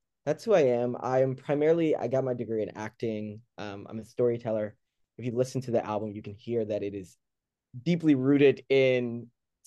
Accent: Detroit, Michigan, United States; now in New York, United States; I am from Detroit. I moved to New York about 4 years ago at this point

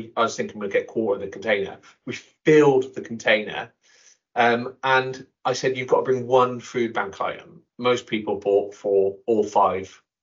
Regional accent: South West England, United Kingdom; accent: West Country; we're obviously from the West Country, as you can probably tell by my accent.

